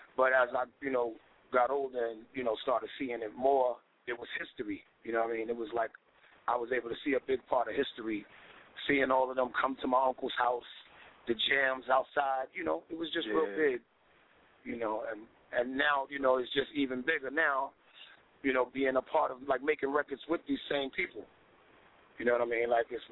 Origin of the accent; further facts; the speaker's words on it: Bronx, New York, United States; Well, you know, I'm from the Boogie, Bronxdale, of course, you know.